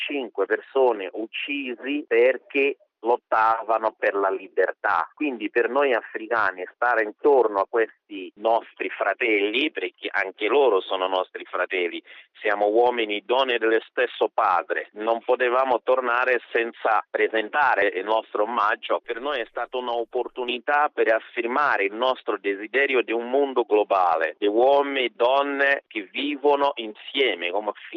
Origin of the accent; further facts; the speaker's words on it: Mozambique; Io vengo dal Mozambico